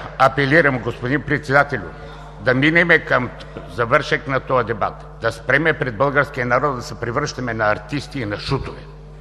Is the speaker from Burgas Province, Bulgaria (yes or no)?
no; Dimitrovgrad, Haskovo Province, Bulgaria; born there; аз съм роден в Димитровград. Рода ми е от Хасково, от Хасковско, и Хасково не ми е безразличен град.